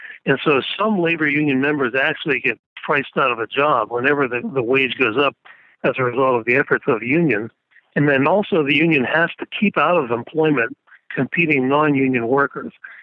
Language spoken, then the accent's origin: English; Pennsylvania, United States; growing up in Pennsylvania, it was unheard of for a black man to have one of these higher paid skilled jobs back in those days.